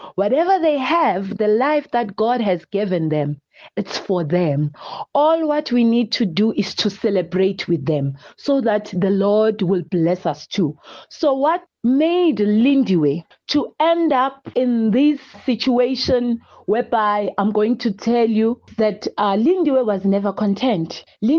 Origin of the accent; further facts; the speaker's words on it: Ekurhuleni, Gauteng, South Africa; born there; I was born in Ekurhuleni in a very small township called Wadtville. We then moved to Vosloorus. That's where I am currently living.